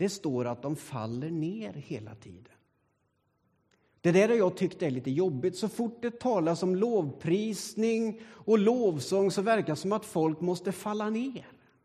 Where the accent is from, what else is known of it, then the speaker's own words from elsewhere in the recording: Sweden; Och så tänker jag, som svensk, lite halvstel, trä och torr.